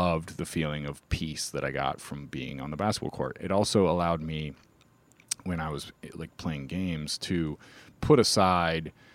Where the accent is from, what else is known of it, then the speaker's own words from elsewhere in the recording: Kansas, United States; I grew up in Kansas, same kind of thing.